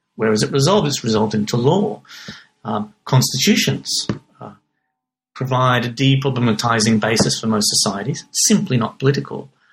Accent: Australia; now in Manchester, United Kingdom; When I moved to Manchester from Australia, everything was quite new. Certainly was a lot darker than I was used to.

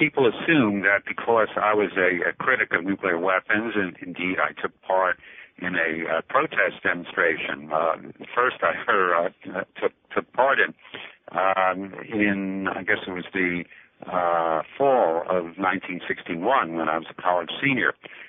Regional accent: Brooklyn, New York, United States; Well, I grew up in Brooklyn, New York, and I attended Columbia College for my bachelor's degree

